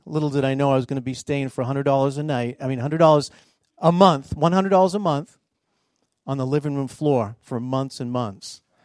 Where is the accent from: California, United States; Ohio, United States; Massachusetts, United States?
Massachusetts, United States; Falmouth; now in Brookline, United States; I grew up on Cape Cod in Falmouth. Anybody been to Falmouth? Yeah. My hometown.